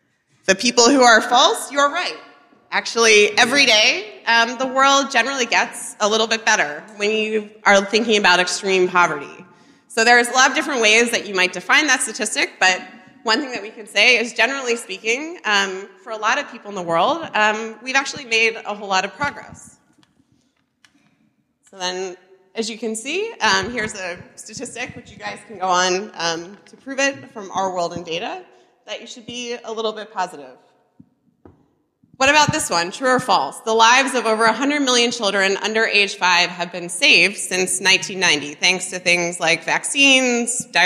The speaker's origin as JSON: {"language": "English", "country": "United States", "said": "for me as an American, the, you know, recent U.S. election"}